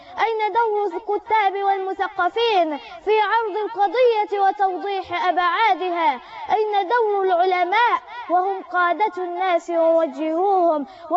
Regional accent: Egypt

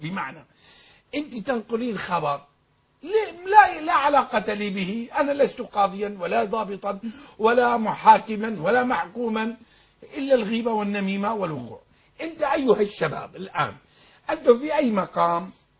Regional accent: Syria; هي عندنا في الشام

